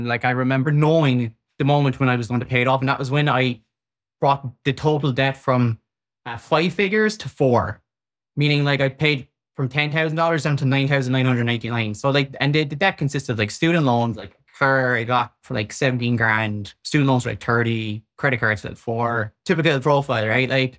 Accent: Ireland; I'm from Ireland, and it's very common for that to be done in Ireland.

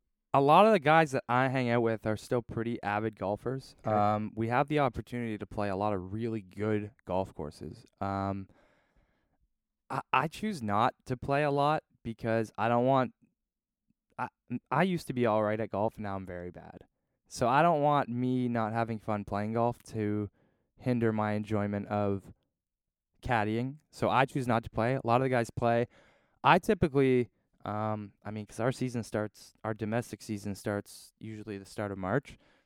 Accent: Canada; everyone thinks on tour I have a weird accent because I'm Canadian. So sometimes it's confused with Australian.

